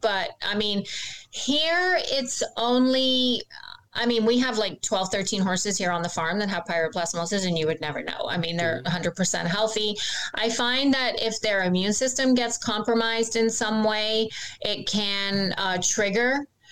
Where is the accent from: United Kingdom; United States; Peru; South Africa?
United Kingdom; England; also born or lived in Canada; I'm originally from England and grew up for 10 years in Canada.